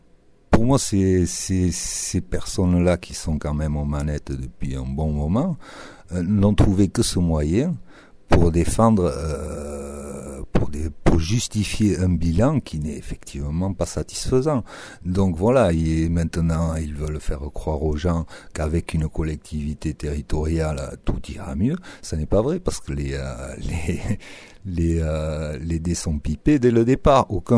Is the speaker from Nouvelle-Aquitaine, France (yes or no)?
yes; Nouvelle-Aquitaine, France; moi, je suis du Pays Basque, je connais les gens, je connais la terre.